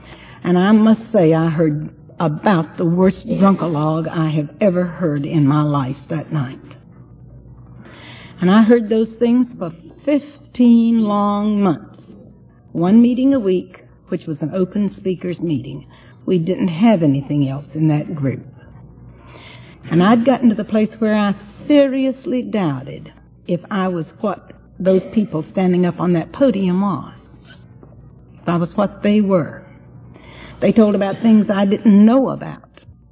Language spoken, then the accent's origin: English; Deep South, United States; Now, I was born and reared in the Deep South, Baptist by background